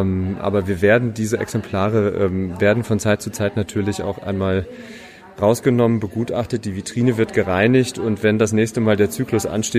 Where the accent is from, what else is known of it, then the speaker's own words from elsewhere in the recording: Warstein, North Rhine-Westphalia, Germany; also born or lived in Berlin; now in Kassel, Germany; Ich komme eigentlich aus Berlin gebürtig, aber aus dem Sauerland, also Warstein. Und bin jetzt aber durch meine Tätigkeit hier als Geschäftsführer und Programmleiter der Grimmwelt Kassler geworden.